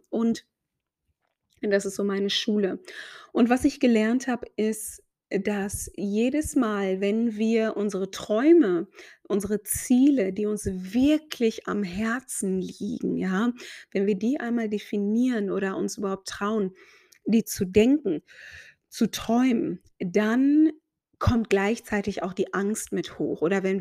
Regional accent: Ghana; also born or lived in Germany; Also wie gesagt, Mama Deutsche, Papa aus Ghana. Meine Eltern haben sich in Deutschland kennengelernt. Ich bin in Deutschland geboren, auch zum Kindergarten schon gegangen. Mit 3 haben meine Eltern dann entschieden, mich und meinen Bruder, der 4 Jahre älter ist als ich, in Ghana abzusetzen

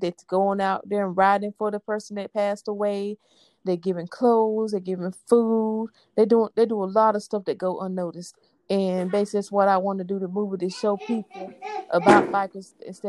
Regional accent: Kinston, North Carolina, United States; I'm originally from Kinston, North Carolina.

